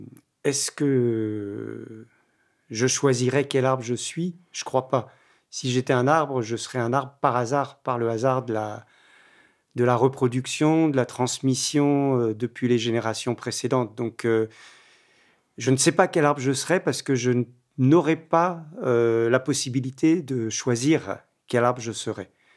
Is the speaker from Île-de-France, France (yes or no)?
yes; Paris, Île-de-France, France; Moi, je ne suis pas du tout originaire de la région, hein. Je suis né à Paris, j'ai été élevé en région parisienne, mais j'ai eu l'occasion de quitter la région parisienne à de nombreuses reprises depuis que je suis enfant